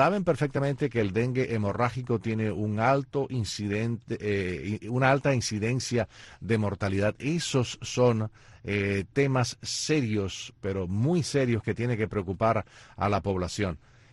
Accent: Cuba; born there; deja ver qué es lo que titula el periódico del país donde yo nací, donde todos nosotros nacimos.

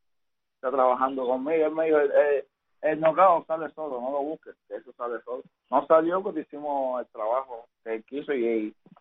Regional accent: Cuba; a mi pueblo cubano

